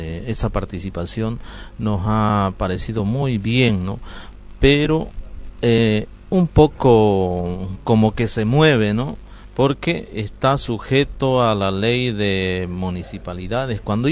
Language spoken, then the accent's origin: Spanish; San Miguel de Velasco, Santa Cruz, Bolivia; Hemos participado como San Miguel de Velasco, porque es mi pueblo, con la sigla de la OIC, ¿no? Y hemos logrado consolidar una gestión como pueblo indígena